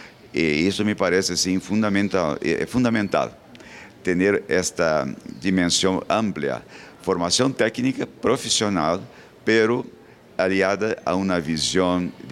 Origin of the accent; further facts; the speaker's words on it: South Region, Brazil; Spanish is a second language; fui profesor durante largo tiempo en mi país, en el sur de Brasil, en una universidad pública por cerca de 30 años